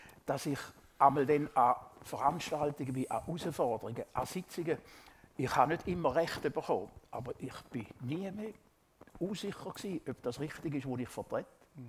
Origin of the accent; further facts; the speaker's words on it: Switzerland; Ich habe mal im Deutschen einen Vortrag vor 4000 Geschäftsleuten als Schweizer